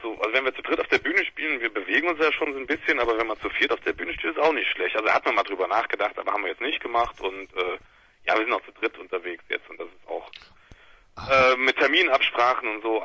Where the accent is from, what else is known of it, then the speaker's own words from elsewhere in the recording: Rhineland-Palatinate, Germany; also born or lived in Cologne; now in Düsseldorf, Germany; ursprünglich komme ich noch aus Rheinland-Pfalz, Koblenzer Ecke darum, und dann war ich in Köln und jetzt bin ich seit 3 Jahren in Düsseldorf